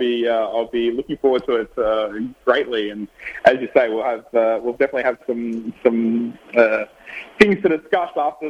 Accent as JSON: {"language": "English", "town": "Sydney", "region": "New South Wales", "country": "Australia", "tie": "born or raised there", "said": "But for me, to be able to go back home, Sydney's my hometown, so to be able to go back there, it's going to be very exciting."}